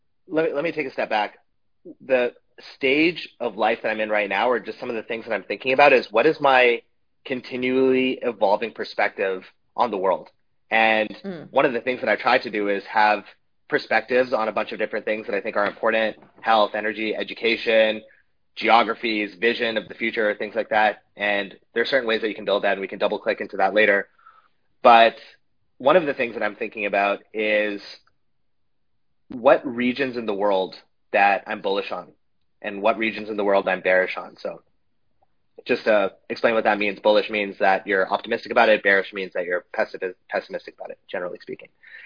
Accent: Canada; I'm Canadian, even though I'm in Panama right now.

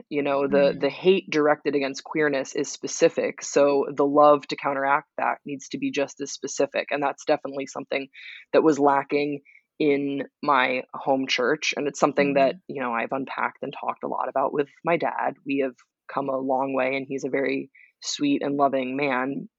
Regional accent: Waterloo, Wallonia, Belgium; It was a wonderful country and a wonderful city to grow up in. I grew up in Waterloo, and it was just the best.

